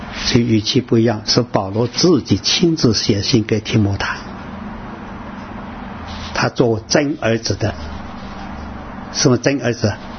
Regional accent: Hunan, China; moved away; 我那时候回到我1988年回到我家乡湖南去

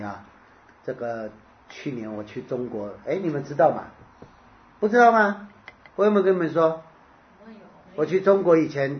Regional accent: Taiwan; 我在台湾长大，一到秋冬到冬天春天，哇，不能睡觉的。而且我以前住在北投山上，年轻的时候，那北投山上就是阴雨绵绵

